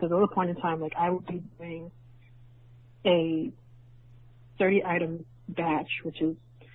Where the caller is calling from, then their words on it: Canada; I'm calling from Canada, so the structure is a little different here in terms of pay.